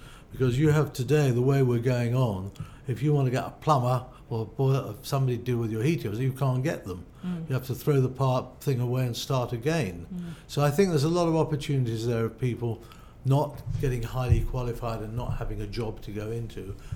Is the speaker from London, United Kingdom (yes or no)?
yes; London, United Kingdom; I'm a Londoner. For me, I like London at the weekends.